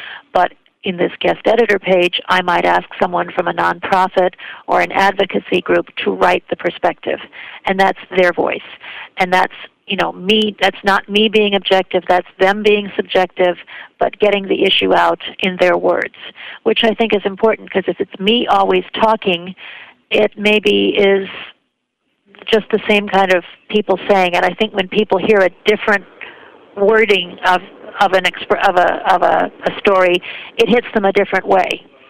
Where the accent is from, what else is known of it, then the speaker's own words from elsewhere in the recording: Chicago, Illinois, United States; I'm a Chicagoan, a native Chicagoan. I grew up on LaSalle and Division between Cabrini and the Gold Coast, so I'm like equidistant, and that was my upbringing